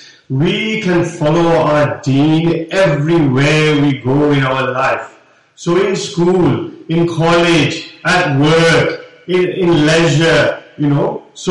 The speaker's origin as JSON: {"language": "English", "town": "Dewsbury", "region": "Yorkshire and the Humber", "country": "United Kingdom", "tie": "born there", "said": "And our community, when I was young, I was born in Dewsbury Hospital."}